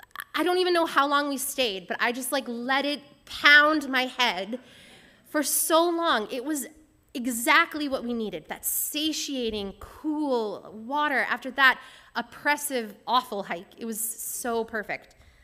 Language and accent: English; Edmonton, Alberta, Canada; now in Vancouver, Canada; And I grew up in Edmonton, which is a very dry heat.